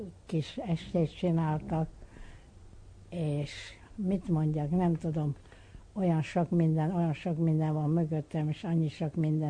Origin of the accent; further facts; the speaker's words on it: Uzhhorod, Zakarpattia Oblast, Ukraine; also born or lived in Transylvania, Romania; Erdélybe születtem, amikor azután elköltöztem, 7 éves voltam, amikor elmentünk Kárpátalja, Ungvárra, de akkor az már Kárpátalja volt, Podkárpátszka Rusz, és ott voltam fiatal, onnén kerültem azután Pozsonyba. És Pozsonyba itt élek 60 éve.